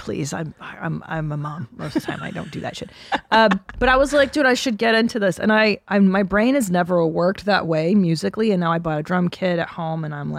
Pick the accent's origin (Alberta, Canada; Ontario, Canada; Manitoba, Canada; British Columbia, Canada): Ontario, Canada; Windsor; I'm from Sweet Windsor.